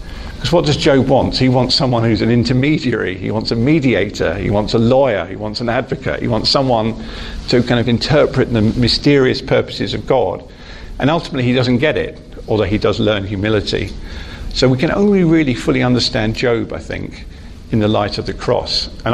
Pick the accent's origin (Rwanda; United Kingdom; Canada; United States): United Kingdom; East of England; Very near where I was brought up in Hertfordshire, about 50 years ago